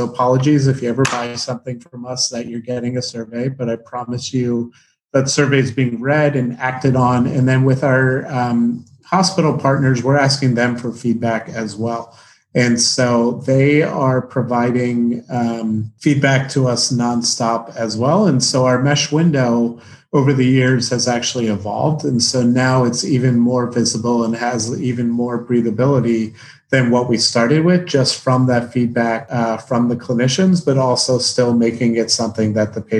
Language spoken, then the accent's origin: English; Baltimore, Maryland, United States; And then I'm from Baltimore, and so lacrosse is a big thing there.